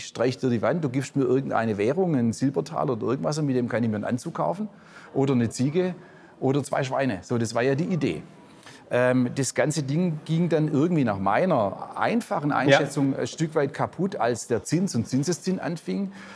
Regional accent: Baden-Württemberg, Germany; also einfach als wahrscheinlich als Schwabe

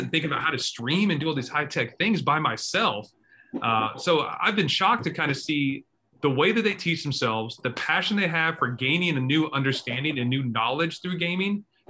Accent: United States; I never thought about it because I'm American.

